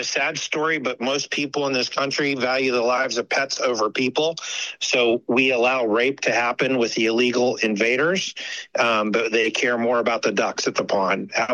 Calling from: Arizona, United States; Calling from State 48, sir. … so I'm calling from Arizona, sir.

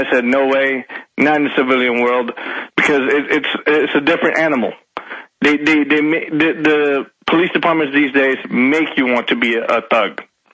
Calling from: Fullerton, California, United States; Well, I'm here from California. I don't live too far along. Okay. From Fullerton.

